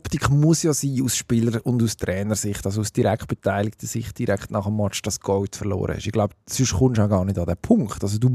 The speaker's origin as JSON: {"language": "German", "country": "Switzerland", "said": "als Schweizer"}